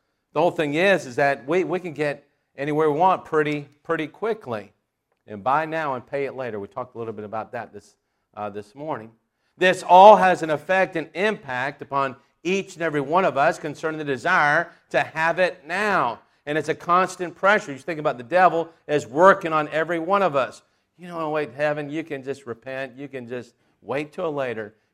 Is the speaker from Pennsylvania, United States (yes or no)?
no; Florida, United States; As I think about growing up in Florida, many people wanted a Ford Mustang, the number one car that people desire.